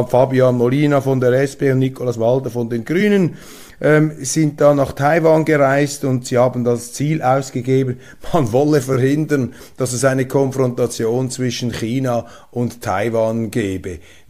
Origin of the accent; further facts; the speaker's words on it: Switzerland; Diese Belehrungen aus Deutschland, und das sage ich als 25% Deutscher, die verbieten wir uns als Schweizer.